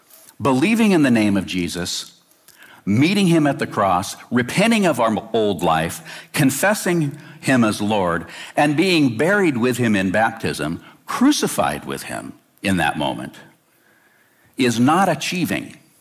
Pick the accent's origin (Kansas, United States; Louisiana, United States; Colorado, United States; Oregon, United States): Oregon, United States; Woodburn; I preached it at the church I grew up in Woodburn, Oregon, in 1980.